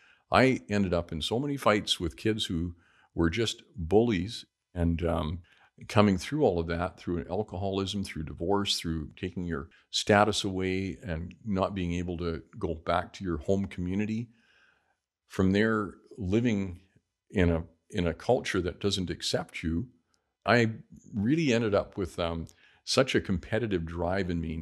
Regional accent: Terrace, British Columbia, Canada; So we grew up very poor. Growing up in Terrace was a challenge at the time. It was a very redneck logging community, and people were very not accepting in white culture Native Indian people.

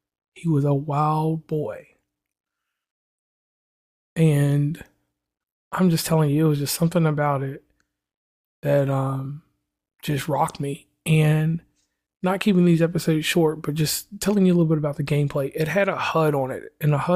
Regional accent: West Virginia, United States; from West Virginia and Commonplace.

